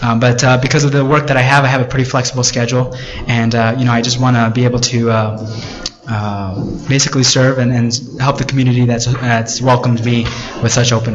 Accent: Miami, Florida, United States; I grew up in Miami, Florida, and that was not the case where I grew up.

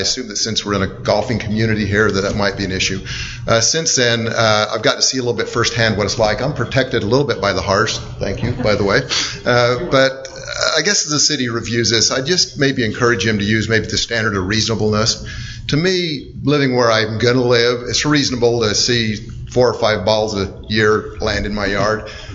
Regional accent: Manila, Metro Manila, Philippines; now in Cedar Hills, United States; I grew up in Manila.

